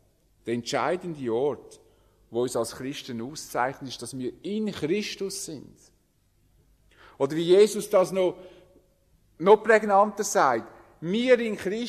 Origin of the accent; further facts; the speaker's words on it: Switzerland; uns zu stark einzubilden, wir seien ein besonderes Volk als Schweizer.